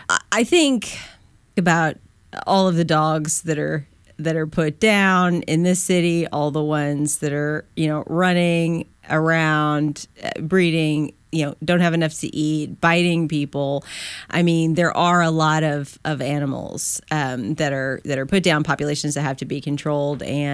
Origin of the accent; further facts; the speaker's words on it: Seguin, Texas, United States; In my hometown of Seguin, which is in the news every other week, but in the best barbecue in Texas.